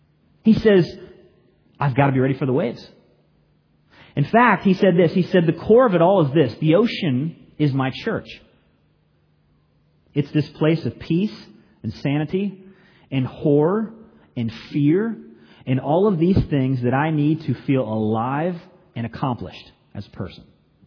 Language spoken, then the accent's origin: English; Florida, United States; And so growing up in Florida, I always looked forward to hurricane season.